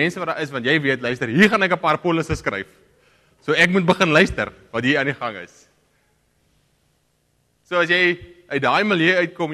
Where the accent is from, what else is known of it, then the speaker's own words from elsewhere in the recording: Karoo, South Africa; my aksent kom van daar af. Daar uit die Karoo uit. En dis net so 'n wonderlike ervaring om te kan groot word in so 'n plek.